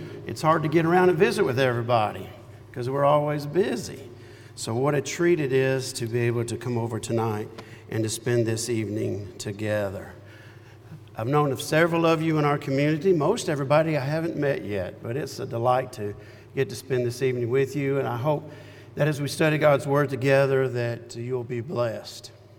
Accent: Springfield, Missouri, United States; also born or lived in Tennessee / Columbia; I was born here in Tennessee, but I was raised in Missouri for the most part. Lived in Springfield.

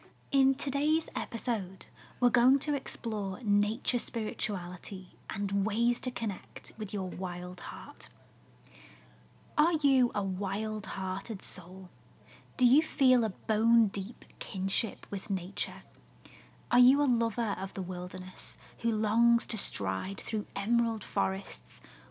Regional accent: Liverpool, North West England, United Kingdom; Born and raised in Liverpool, many of my relatives sailed across the Irish Sea during the potato famine, settling in and around Merseyside, and I'm sure that this will be a very familiar tale to any fellow Scousers listening right now.

